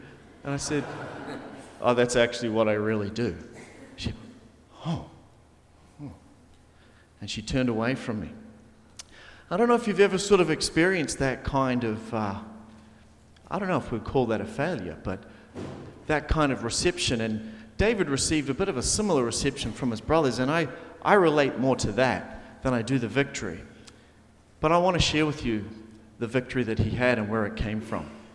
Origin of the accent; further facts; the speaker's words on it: New Zealand; accent: New Zealand; because of my accent, you can tell that I come from a little place called New Zealand. It's far, far away, and it's true.